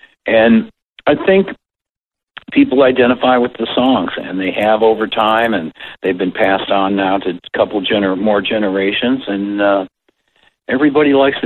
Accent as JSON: {"language": "English", "town": "Detroit", "region": "Michigan", "country": "United States", "said": "It's a Detroit guy. I'm from Detroit."}